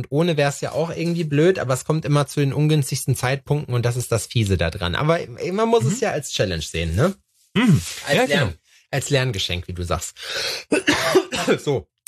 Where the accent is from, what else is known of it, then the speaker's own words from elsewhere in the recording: Germany; Wir sind Deutsche